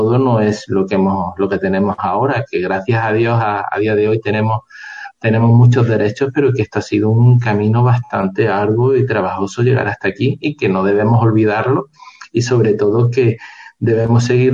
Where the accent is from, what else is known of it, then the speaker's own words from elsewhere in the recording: Andalusia, Spain; yo soy andaluz, ¿vale? Concretamente de la Sierra de Cádiz, amigo, todo hay que decirlo. Ajá. Y llevo viviendo aquí en Canarias casi 20 años